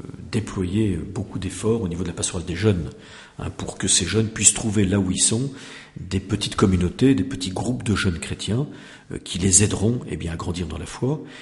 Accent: Saint-Étienne-de-Baïgorry, Nouvelle-Aquitaine, France; Vous voyez, je viens de Baïgorry

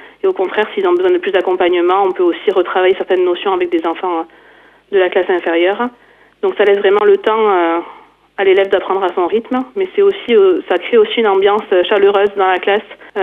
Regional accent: Nouvelle-Aquitaine, France; also born or lived in Lot-et-Garonne; Moi, je viens du Béarn. Je suis de la plaine de Naye, d'origine. Et j'avais été envoyée dans le Lot-et-Garonne. Et maintenant, voilà, je suis revenue dans le 64

